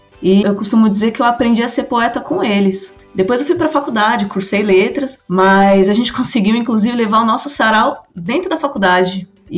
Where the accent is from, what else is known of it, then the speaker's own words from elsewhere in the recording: São Paulo, Brazil; Eu sou da Vila Jacuí, o bairro vizinho é São Miguel Paulista, aqui na Leste, né?